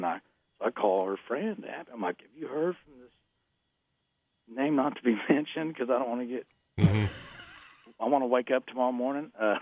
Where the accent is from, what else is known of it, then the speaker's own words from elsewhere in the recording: Missouri, United States; No, Missouri. I'm from Southern Missouri. I'm an adopted Georgia Bulldogs fan.